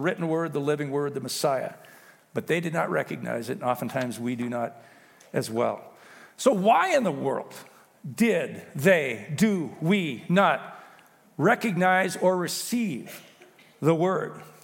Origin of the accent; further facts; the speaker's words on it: Montana, United States; Hey, I'm an American, man. We're a Christian nation. I'm a Montanan.